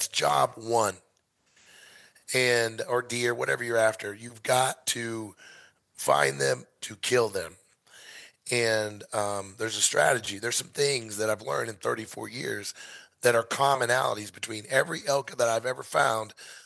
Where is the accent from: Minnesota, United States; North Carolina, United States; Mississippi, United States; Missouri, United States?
Missouri, United States; I was from Missouri, dude.